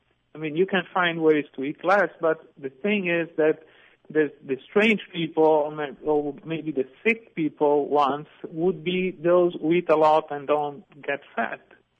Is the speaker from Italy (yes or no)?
yes; Sardinia, Italy; English is a second language; I mean, I'm from Sardinia and we have centenarians